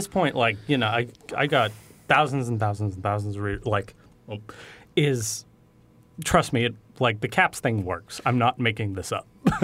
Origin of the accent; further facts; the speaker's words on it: Boston, Massachusetts, United States; I'm originally from Boston.